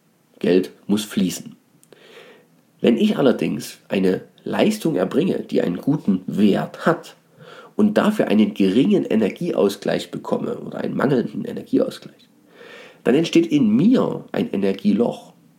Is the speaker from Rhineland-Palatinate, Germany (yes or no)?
no; Dresden, Saxony, Germany; und ich habe ja auch eine Herkunft, bin ja Dresdner